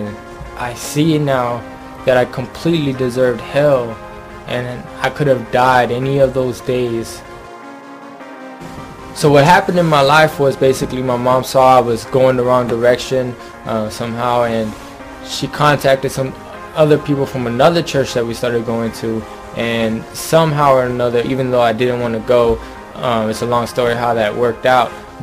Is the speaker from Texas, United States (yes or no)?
yes; San Antonio, Texas, United States; I'm from San Antonio, Texas, and I'm 21 years old.